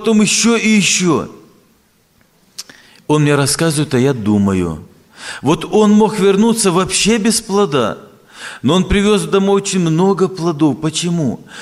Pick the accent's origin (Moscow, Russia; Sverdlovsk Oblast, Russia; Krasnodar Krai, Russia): Krasnodar Krai, Russia; Apsheronsk; Я приехал из Краснодарского края, город Апшеронск. … пресвитер церкви.